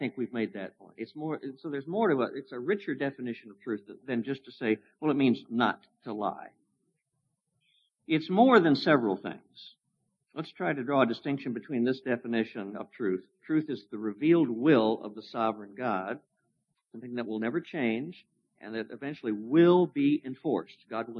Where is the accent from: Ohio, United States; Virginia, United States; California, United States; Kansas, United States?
Kansas, United States; Wichita; The truth is, murder and robbery are more prevalent in New York City than Wichita, Kansas, my hometown.